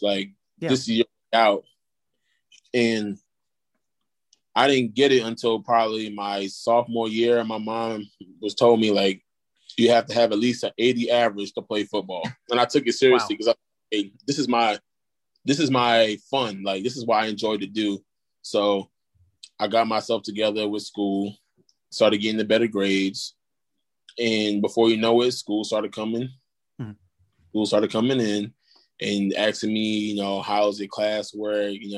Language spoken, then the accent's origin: English; Brooklyn, New York, United States; Growing up there, my first couple of years, like, I can remember my first, like, elementary school, middle school was rough.